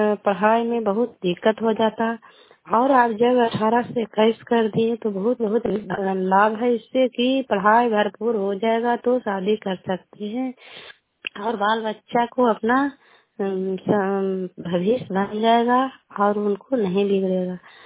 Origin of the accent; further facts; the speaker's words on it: Kalyanpur, Bihar, India; घर कल्याणपुर वाली बेलसी पंचायत प्रखंड चंद जिला नालंदा का निवासी हूँ।